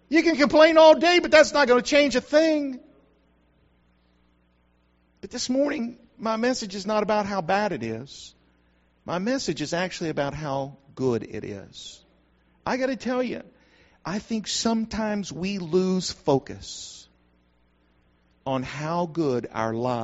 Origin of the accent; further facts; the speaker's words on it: New Mexico, United States; I grew up in New Mexico where if you want to pass somebody, you got about 40 miles to do it.